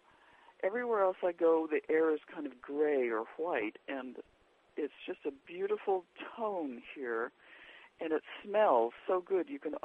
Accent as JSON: {"language": "English", "town": "Long Island", "region": "New York", "country": "United States", "tie": "born or raised there", "said": "when I was a kid, when I was growing up on Long Island, I would draw people with brown faces and wide noses and curly hair"}